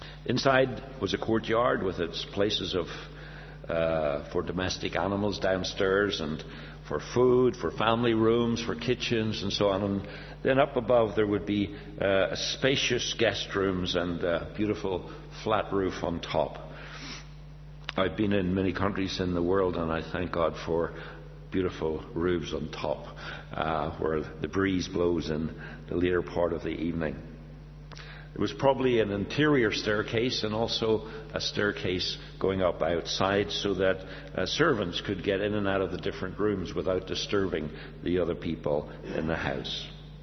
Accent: Northern Ireland, United Kingdom; accent: Northern Irish; You'll hear from my accent that I'm from Northern Ireland

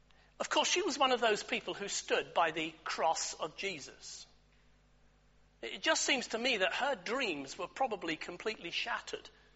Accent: Cardiff, Wales, United Kingdom; As quite rightly Laura said … I'm from Cardiff.

